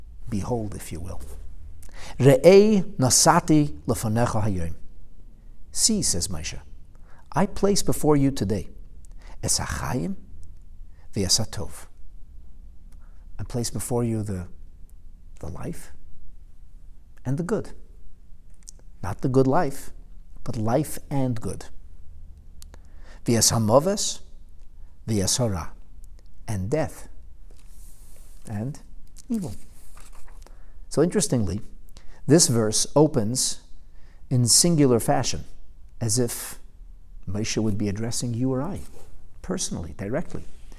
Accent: Canada; although I'm a Canadian living in Canada

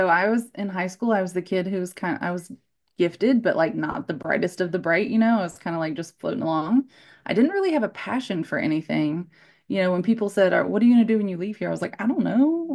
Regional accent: the South, United States; And I'm from the South, so we just say Madam Arnold.

